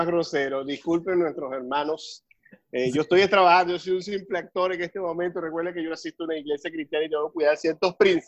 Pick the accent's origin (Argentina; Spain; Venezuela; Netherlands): Venezuela; Colombia respetó nuestra dignidad como venezolano